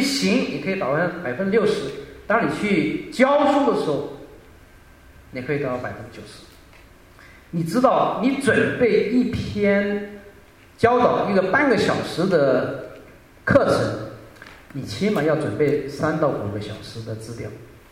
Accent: Guangdong, China; 我是广东人啊，我不但是广东人，我是客家人啊。

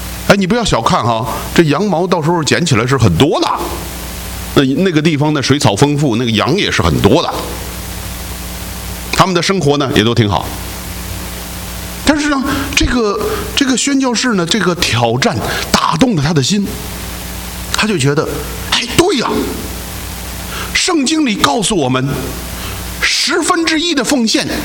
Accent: China; 我说我是中国来的。

